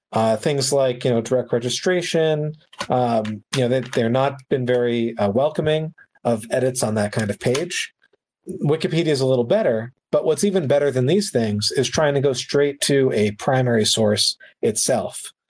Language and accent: English; United States; well, when I say our, you know, I'm American.